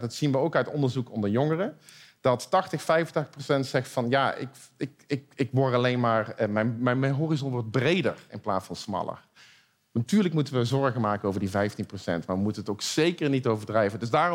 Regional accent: Eindhoven, North Brabant, Netherlands; Nou, ik kom uit Eindhoven, dus ik ben een optimist.

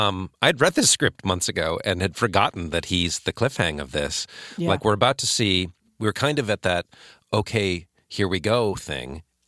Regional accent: Arizona, United States; I'm from Arizona, so I kind of know.

